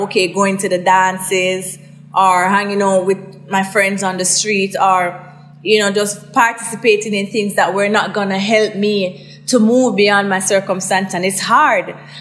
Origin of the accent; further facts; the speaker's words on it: Waterhouse, Jamaica; Growing up in Waterhouse was very difficult